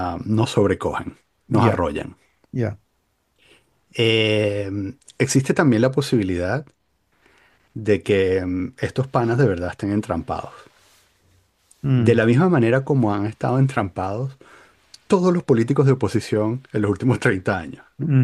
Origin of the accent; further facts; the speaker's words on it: Venezuela; Y yo, como venezolano